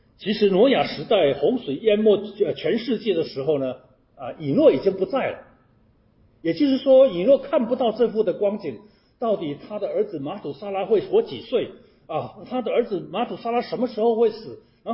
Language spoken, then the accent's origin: Chinese; China; 一般我们中国人起的名字都是比较吉利的，尤其是传统的中国